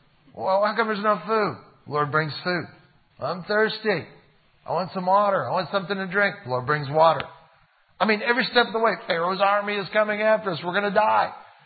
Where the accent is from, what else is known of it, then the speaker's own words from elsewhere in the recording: Cleveland, Ohio, United States; In fact, they're embarrassed to even say they're from Cleveland. We're from Cleveland.